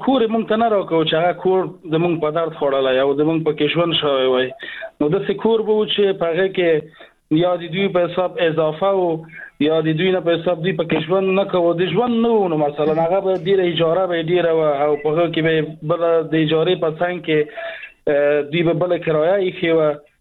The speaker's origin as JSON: {"language": "Pashto", "country": "Afghanistan", "lives_now": "Iran", "said": "پوهېدو چې مونږ د افغانستان وګړي یو، مونږ ته به په 3 افغانۍ حسابولو"}